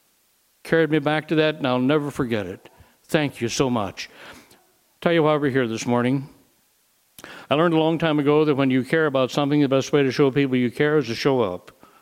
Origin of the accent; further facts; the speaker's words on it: the South, United States; I'm from the South. I didn't even have a pair of overshoes.